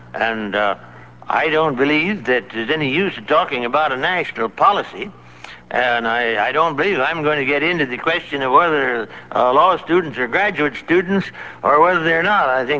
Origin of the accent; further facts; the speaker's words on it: Indiana, United States; I come from Indiana, where politicians never come from.